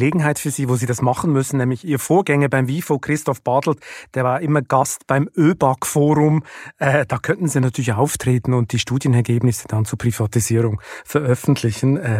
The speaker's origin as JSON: {"language": "German", "country": "Switzerland", "moved": "yes", "lives_now": "Germany", "said": "Mir als Schweizer fällt das natürlich auch auf, als ich hergekommen bin."}